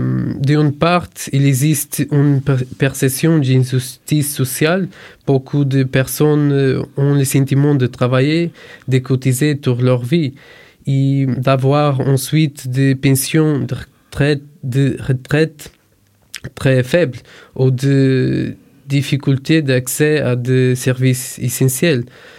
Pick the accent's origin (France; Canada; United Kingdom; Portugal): Portugal; La sécurité et l'immigration prennent de plus en plus de place dans les débats publics chez nous en Portugal.